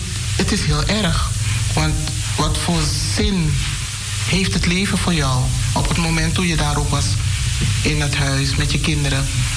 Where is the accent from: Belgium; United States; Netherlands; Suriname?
Suriname; Want ik ben Surinamer. Ik ben geen Antilliaan.